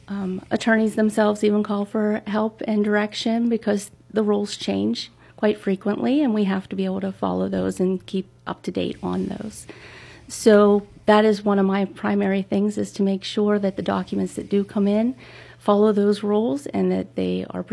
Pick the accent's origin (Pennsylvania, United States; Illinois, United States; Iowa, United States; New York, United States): Pennsylvania, United States; Well, I am born and raised in Butler County. I've lived here all my life.